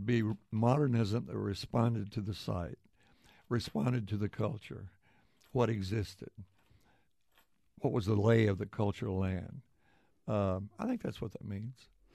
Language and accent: English; Sherman, Texas, United States; I was from Sherman. Excuse me. I was from Sherman.